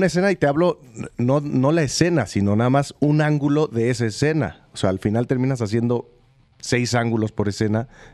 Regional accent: Mexico; a todos los mexicanos que vivimos hoy nos conmueve

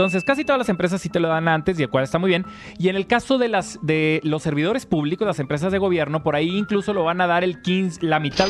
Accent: Mexico; como mexicanos

